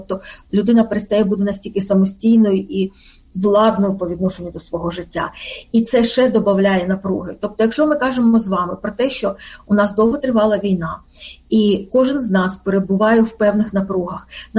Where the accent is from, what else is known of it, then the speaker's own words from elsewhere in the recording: Melitopol, Zaporizhzhia Oblast, Ukraine; якщо я жила на території там Мелітополя, наприклад, да, довгі роки з дитинства, да, і це для мене мій рідний край.